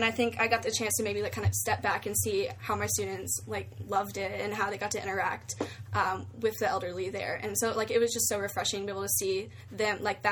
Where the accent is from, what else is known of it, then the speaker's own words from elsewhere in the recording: Cleveland, Tennessee, United States; I'm from Cleveland, Tennessee, and I'm a peer leader